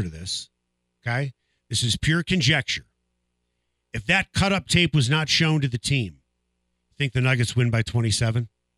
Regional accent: Chicago, Illinois, United States; But this is the best to me because I grew up in Chicago.

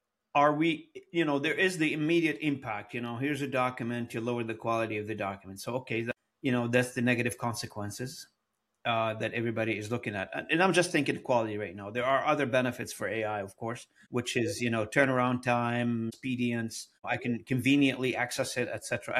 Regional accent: Beirut, Beirut Governorate, Lebanon; I'm from the Middle East, as you know, and I was born and raised in Beirut.

